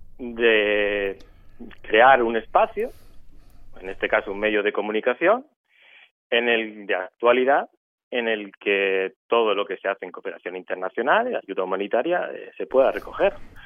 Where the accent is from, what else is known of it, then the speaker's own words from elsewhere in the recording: Don Benito, Extremadura, Spain; Yo le dije, mira, yo soy de Extremadura.